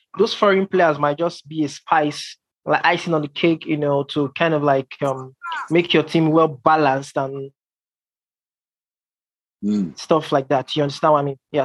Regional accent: Nigeria; Nigeria, my home country.

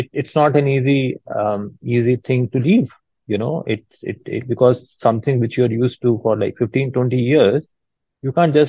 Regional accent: Jammu, Jammu and Kashmir, India; moved away as an adult; also born or lived in Pune; I was born in Jammu, Kashmir. I was born in Jammu, basically. And then I did my studies there, and my dad felt that I need to be thrown out of that city and I should be going to a bigger city

